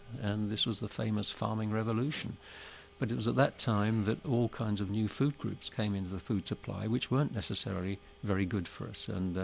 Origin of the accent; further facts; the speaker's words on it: England, United Kingdom; of course, as an Englishman, I shouldn't perhaps be opining.